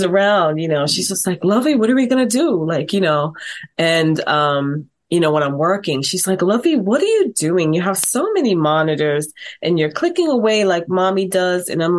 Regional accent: Brooklyn, New York, United States; moved away as an adult; So we migrated, my family and I migrated here about 9 years ago. Originally we are from Brooklyn, New York.

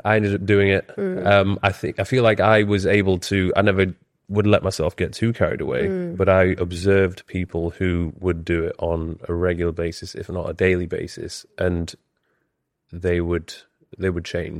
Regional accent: Leeds, Yorkshire and the Humber, United Kingdom; I grew up in Leeds

